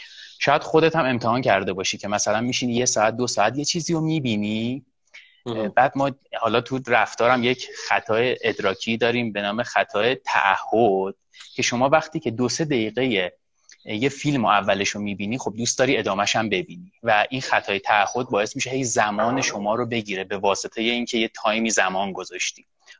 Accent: Tehran, Tehran Province, Iran; born there; من متولد تهرانم، اصلیتم حالا پدر اصفهانی بودند و 1367 به دنیا آمدم، اسفند 67.

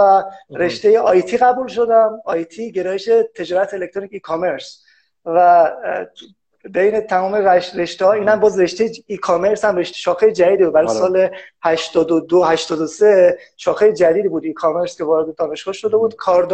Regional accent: Tehran, Tehran Province, Iran; also born or lived in Bushehr, Iran; من متولد 67م و به دلایلی در بوشهر به دنیا آمدم. دوباره بلافاصله برگشتم تهران. در واقع زاده بوشهر هستم.

